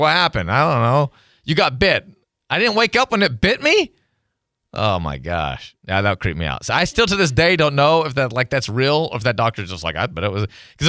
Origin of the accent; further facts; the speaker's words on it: Tennessee, United States; also born or lived in Texas / Illinois / Iowa / Ohio; because I grew up in Tennessee, lived in Texas for 10 years, 13 years. And then when I got in radio kind of moved you around all over the place. And so I lived in like Illinois and Iowa and Ohio.